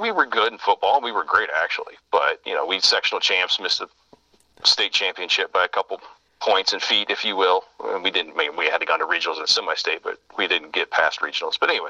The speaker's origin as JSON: {"language": "English", "town": "New Haven", "region": "Indiana", "country": "United States", "tie": "born or raised there", "also_born_or_lived": "Portland, Indiana", "said": "So I'm originally from Portland, Indiana, so a couple miles north of Muncie in 71, and then moved to New Haven in 78, and then graduated from New Haven in 89."}